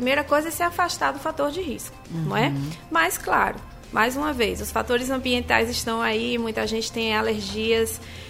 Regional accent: Northeast Region, Brazil; somos nordestinos, aqui tem sol o ano inteiro

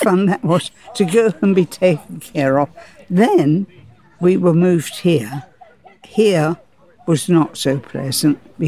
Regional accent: Margate, South East England, United Kingdom; born or raised there; also born or lived in Chelsea

